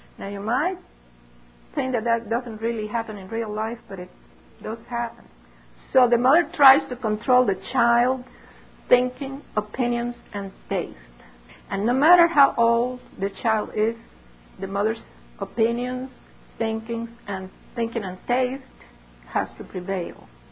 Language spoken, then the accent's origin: English; Cuba; In the small town where I grew up in Cuba, I was living with my grandmother for a while, and it was a small town